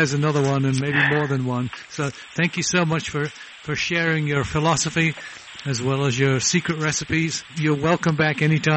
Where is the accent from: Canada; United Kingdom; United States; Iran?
United Kingdom; England; I'm English, I'm allowed to mispronounce it.